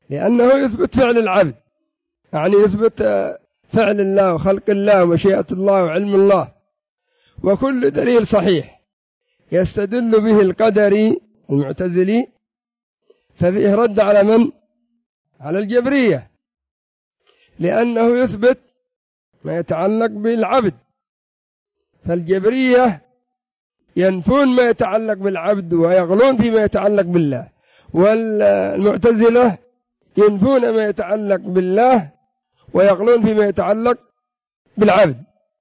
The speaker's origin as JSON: {"language": "Arabic", "country": "Yemen", "said": "انظر الآن الرافضة عندنا في اليمن"}